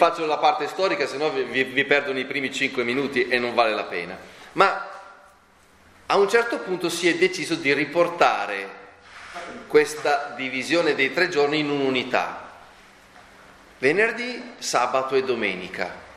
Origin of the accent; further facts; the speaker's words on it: Lecce, Apulia, Italy; Sono un leccese